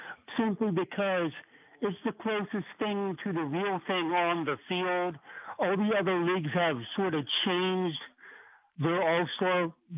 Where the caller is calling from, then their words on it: Altoona, Pennsylvania, United States; from Altoona, Corey.